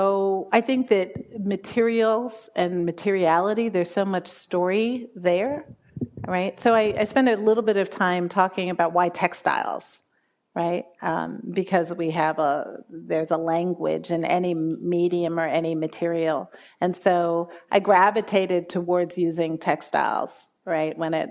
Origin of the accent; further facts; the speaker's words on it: Washington, District of Columbia, United States; I grew up in Washington, D.C. in a neighborhood that used to be called the Gold Coast.